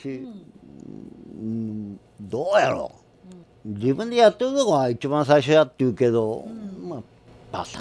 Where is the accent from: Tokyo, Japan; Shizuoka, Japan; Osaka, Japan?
Shizuoka, Japan; born there; うん、生まれは静岡です